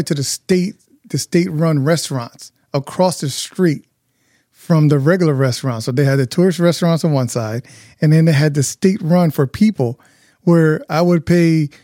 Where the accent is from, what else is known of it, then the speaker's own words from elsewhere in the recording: New Haven, Connecticut, United States; I'm speaking with Yaxandra Diaz, fellow Hillside. But City Point, because I'm from Congress Ave and Columbus Ave, so she's on the other side.